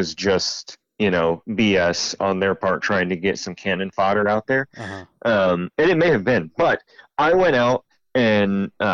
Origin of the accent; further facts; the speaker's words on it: Ohio, United States; moved away as an adult; now in Lynchburg, United States; Yeah, so I'm originally from Central Ohio. Moved about 6 years ago to Lynchburg, Virginia, the middle of the state, just outside of the mountains.